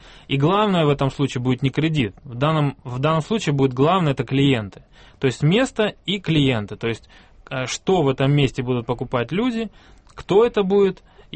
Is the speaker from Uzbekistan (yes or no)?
yes; Uzbekistan; now in Russia; Я тогда просто переехал в Россию. У меня был выбор. Я родился в Узбекистане, вырос в Узбекистане.